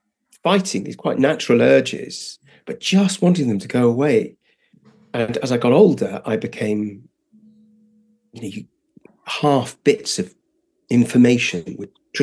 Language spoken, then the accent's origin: English; Netherlands; I was brought up in Holland, and the only English that I heard until I was 10 was either my brother's, who were at boarding school in England. I wasn't. I went to school in Holland.